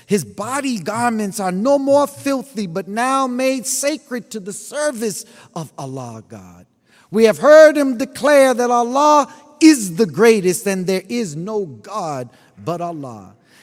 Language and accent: English; United States; But, you know, we just growing up in America, you know.